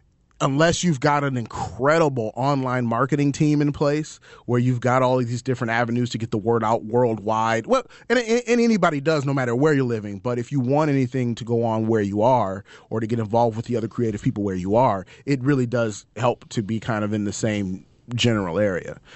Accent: Saginaw, Michigan, United States; now in Portland, United States; I'm originally from Saginaw.

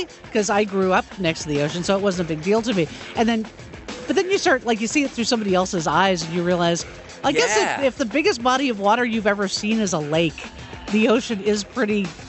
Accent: California, United States; I grew up in … neighborhood.

